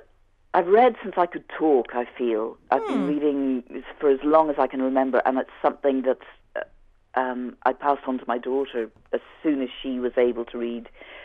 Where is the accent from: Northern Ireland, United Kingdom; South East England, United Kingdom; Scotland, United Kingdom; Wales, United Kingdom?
Northern Ireland, United Kingdom; Belfast; I came down to Dublin. I'm from Belfast originally.